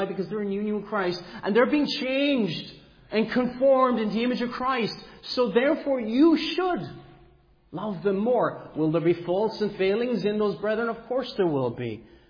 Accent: Cork, Munster, Ireland; I'm originally from Cork myself.

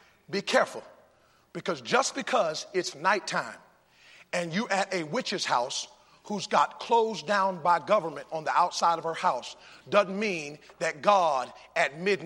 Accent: Virginia, United States; I'm from Northern Virginia.

